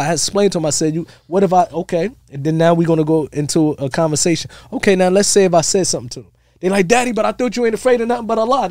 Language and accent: English; United States; now in Saudi Arabia; okay, we're American, so we have something you don't have, and we going to extra American out.